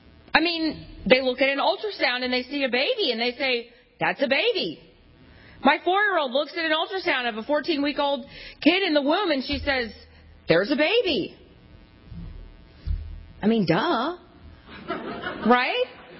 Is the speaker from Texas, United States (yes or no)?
yes; Texas, United States; I'm from Texas, so I guess I should give you the big howdy.